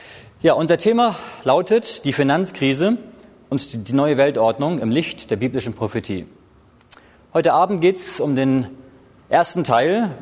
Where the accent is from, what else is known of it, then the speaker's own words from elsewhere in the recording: Hamburg, Germany; born there; also born or lived in Schleswig-Holstein / Berlin; now in Heilbronn, Germany; Und ich bin geboren in Hamburg, in Norddeutschland.